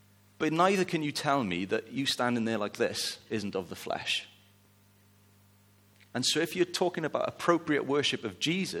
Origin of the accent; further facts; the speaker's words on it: United Kingdom; but you know, we're British, so we don't do that.